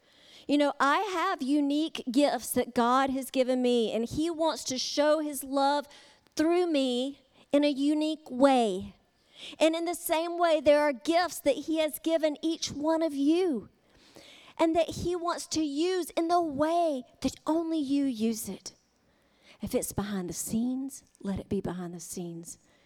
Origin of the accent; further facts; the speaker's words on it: Charlotte, North Carolina, United States; crashed on a city street in Charlotte. And that's my hometown.